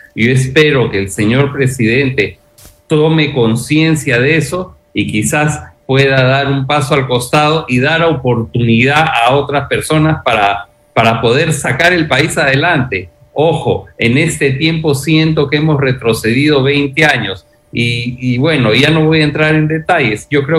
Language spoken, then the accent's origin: Spanish; Peru; Nosotros mismos como peruanos somos unos óptimos anfitriones para con el turista.